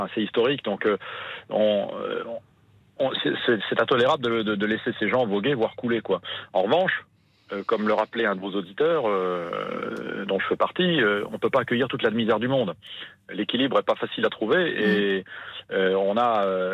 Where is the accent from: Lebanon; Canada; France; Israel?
France; moi en tant que Français